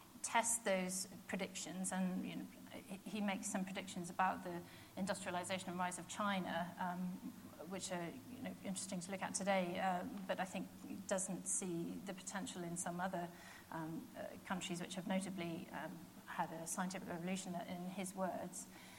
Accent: Wales, United Kingdom; I'll overlook the fact that I'm Welsh

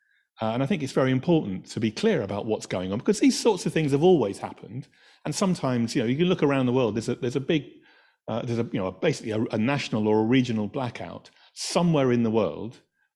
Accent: Scotland, United Kingdom; In Scotland, we got away with it because of the settings of some of the devices.

